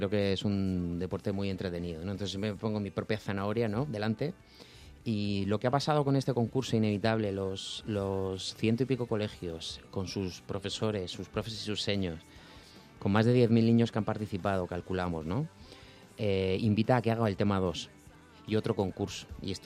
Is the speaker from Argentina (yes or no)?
no; Region of Murcia, Spain; Soy murciano.